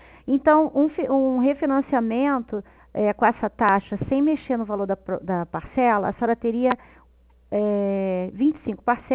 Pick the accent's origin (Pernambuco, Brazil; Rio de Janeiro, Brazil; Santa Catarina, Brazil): Rio de Janeiro, Brazil; Eu sou do Rio de Janeiro